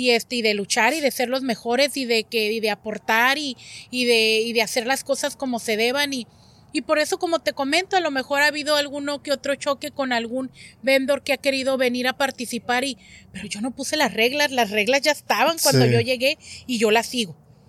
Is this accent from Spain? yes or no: no; Mexico; moved away; Porque vienes de fuera y tienes que aprender. Yo vengo de la cultura de México en la que si tú ahorita quieres vender tamales, nomás te sales allá afuera.